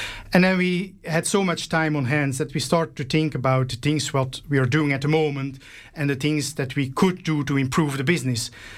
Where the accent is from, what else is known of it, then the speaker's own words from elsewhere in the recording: Belgium; now in Ireland; we are originally from Belgium. And we moved to Ireland about 9 years ago